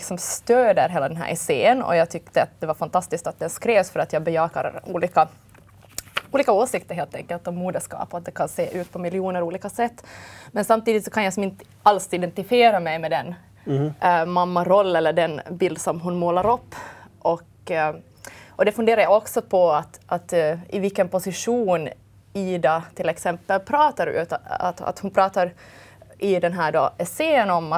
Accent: Ostrobothnia, Finland; born there; now in Helsinki, Finland; jag är född i Österbotten, har nu bott i Helsingfors i 15 år

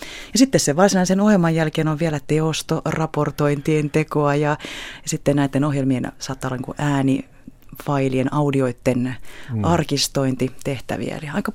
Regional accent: Turku, Southwest Finland, Finland; Olen sieltä kotoisin

